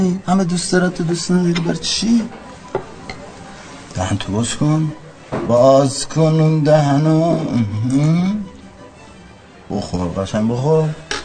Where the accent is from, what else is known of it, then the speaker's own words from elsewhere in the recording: Iran; ما ایرانی هستیم، میدیم گربه میخوره